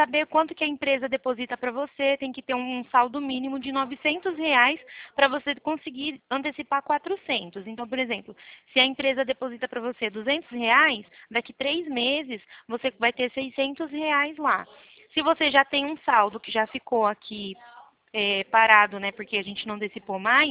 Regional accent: São Paulo, Brazil; Não, eu sou de São Paulo.

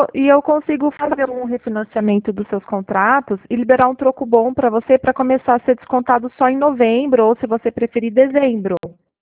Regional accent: Jaguariúna, São Paulo, Brazil; Eu sou de Jaguariúna

